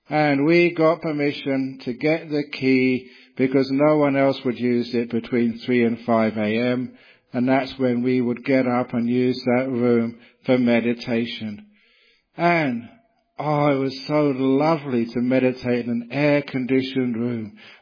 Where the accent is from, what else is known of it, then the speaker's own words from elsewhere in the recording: London, United Kingdom; born there; Now you know I was born in London.